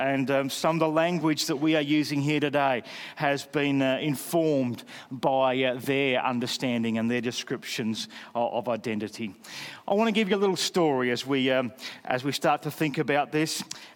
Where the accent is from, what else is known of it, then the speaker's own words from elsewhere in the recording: Australia; I found it very simple to base my identity in being Australian. I was Australian. That explained how I spoke.